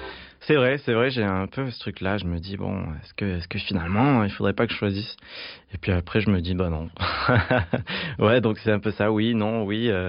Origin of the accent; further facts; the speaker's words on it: Vauvert, Occitanie, France; il faut savoir que je viens de Vauvert. Vauvert, c'est un village à côté de Nîmes